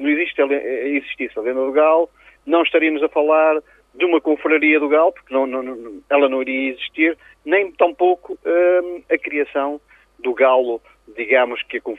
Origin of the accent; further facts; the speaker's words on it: Barcelos, Braga, Portugal; sendo eu barcelense de gema, barcelinense, cultura que está à flor da pele, está na veia, gosto da minha terra, gosto das minhas gentes